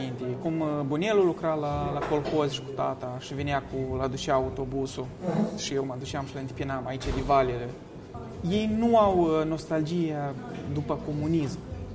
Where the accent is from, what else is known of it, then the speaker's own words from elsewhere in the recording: Moldova; oameni buni, noi suntem moldoveni.